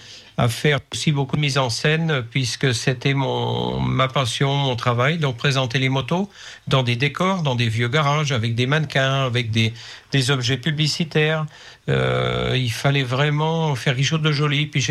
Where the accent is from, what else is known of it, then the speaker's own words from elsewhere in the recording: Pays de la Loire, France; viens d'un milieu agricole, je viens de Cham, je suis né en Mayenne. Donc j'ai été fils unique, je suis allé à l'école à Évron, et puis à Torcy-Vivier, en école d'agriculture.